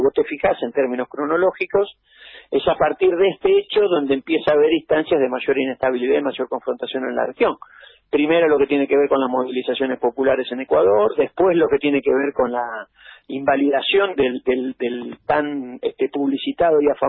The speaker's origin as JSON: {"language": "Spanish", "country": "Argentina", "said": "Siempre es válido recordar para nosotros como argentinos"}